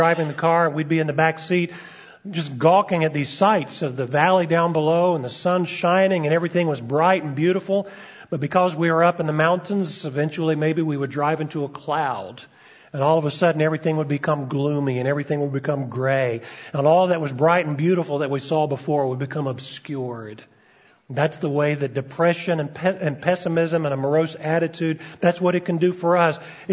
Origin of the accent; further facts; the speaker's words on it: Alabama, United States; I was growing up in Alabama at the time